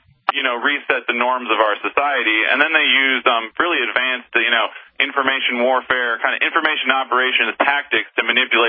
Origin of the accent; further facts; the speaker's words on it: Minneapolis, Minnesota, United States; Well, I'm from Minneapolis, and I was motivated to come out and check out the G20